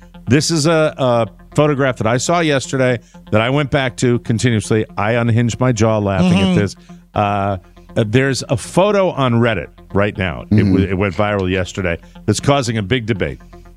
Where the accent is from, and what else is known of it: Florida, United States